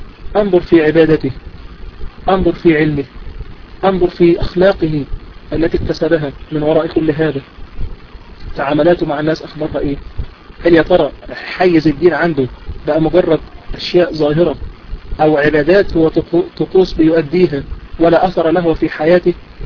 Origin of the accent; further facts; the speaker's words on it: Egypt; فمثلا في العرف عندنا خاصة انا بتكلم عندنا في مصر كلمة الرجل الملتزم هو عبارة عن ايه؟